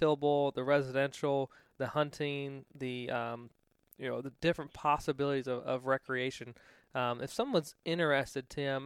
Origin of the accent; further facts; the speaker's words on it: Virginia, United States; Well, that's kind of the same cup of tea when I grew up in Virginia.